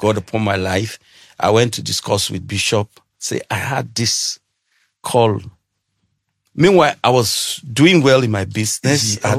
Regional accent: Benue, Nigeria; I'm a Benue son to the core. I'm from Idoma tribe.

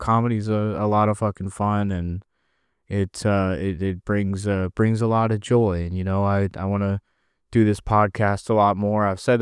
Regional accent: United States; And my radar, I'm American.

